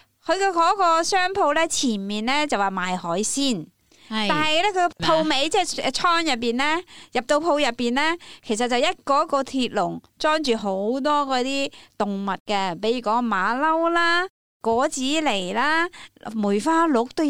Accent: Hong Kong; 所以今次呢，我哋香港人呢再都唔接受话控制住㗎啦。

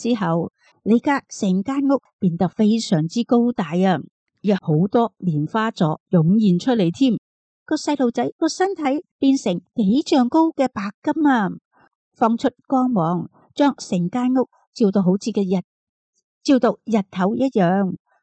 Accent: Guangdong, China; 我哋广东人就叫佢做油炸鬼

